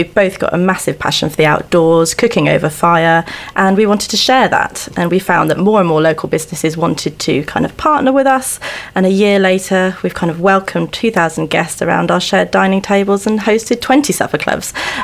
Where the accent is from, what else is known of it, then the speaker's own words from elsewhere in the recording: Italy; Grew up just outside of Leith Hill, and I grew up actually in Italy, so I've got more of a kind of global background